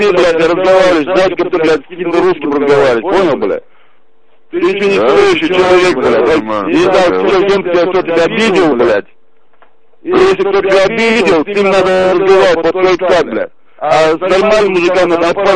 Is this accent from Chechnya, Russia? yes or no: yes; Chechnya, Russia; Я чеченец.